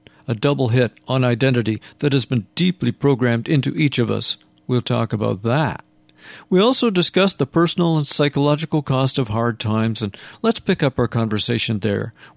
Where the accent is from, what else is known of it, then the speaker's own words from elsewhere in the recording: Canada; as a Canadian watching a lot of American media